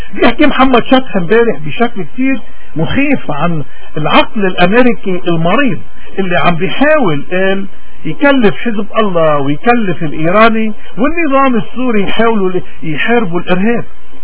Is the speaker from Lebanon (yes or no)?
yes; Lebanon; ونحن كلبنانيين شايفين هذا الحزب شو عم يعمل